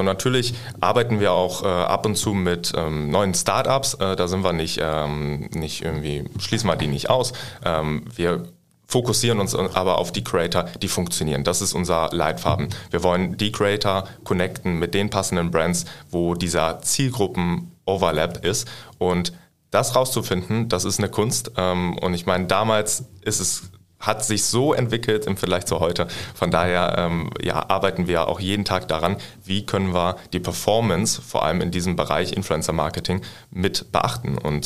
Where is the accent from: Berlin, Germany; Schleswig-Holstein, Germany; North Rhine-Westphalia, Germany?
North Rhine-Westphalia, Germany; born there; now in Hamburg, Germany; Ja, Kleinstadt neben Düsseldorf